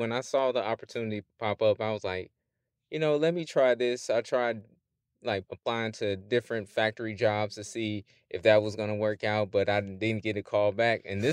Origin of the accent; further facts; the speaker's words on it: Madison, Illinois, United States; also born or lived in Jefferson City, United States; As you heard … I lived in Jefferson City for a majority of my life. I'm originally from Madison, Illinois, just over the, over the bridge.